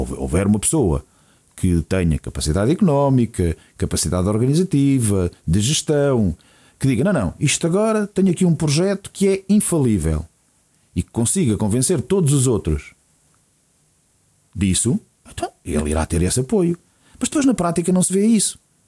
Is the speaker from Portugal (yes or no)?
yes; Portugal; A nossa primeira reação como povo, como portugueses, e não são eles, somos nós todos